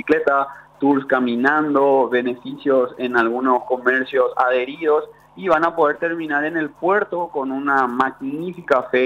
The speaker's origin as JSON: {"language": "Spanish", "region": "Asunción", "country": "Paraguay", "said": "nuestros orígenes como sociedad paraguaya, asuncena, está ligada a lo que ocurrió en estos espacios"}